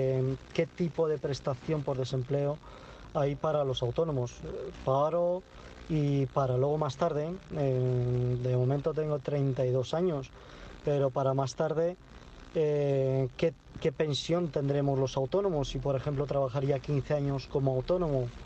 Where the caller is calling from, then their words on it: Madrid, Community of Madrid, Spain; de Madrid y trabajo como autónomo desde hace unos 4 o 5 años.